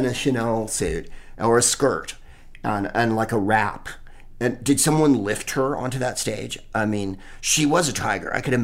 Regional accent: Santa Cruz, California, United States; Like, right, we're from the Bay Area. Santa Cruz.

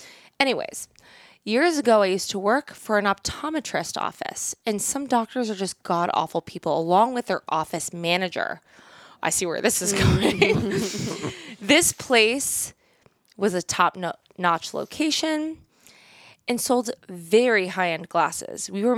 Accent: Long Island, New York, United States; Then I love, I mean, I'm from Long Island.

